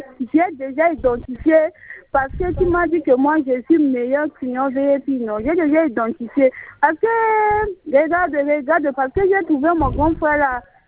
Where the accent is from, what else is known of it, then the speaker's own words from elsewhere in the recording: Central African Republic; tu sais que moi je suis centrafricaine